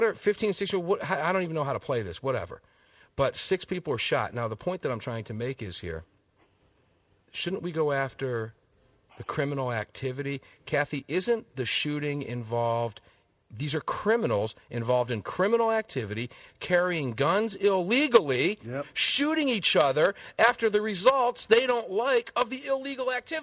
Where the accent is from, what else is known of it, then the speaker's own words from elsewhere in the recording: Tampa, Florida, United States; at the Talk Radio 860 AM WGUL Studios at my hometown in Tampa, Florida